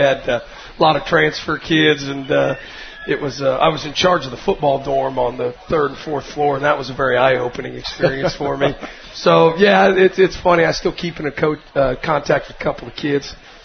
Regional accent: Maryville, United States; I grew up in Maryville, lived in Maryville my whole life.

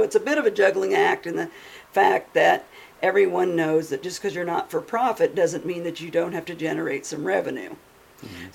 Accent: Maryville, United States; I was born and raised in Maryville, was blessed to have the opportunity to start working Special Olympics when I was just 12 years old

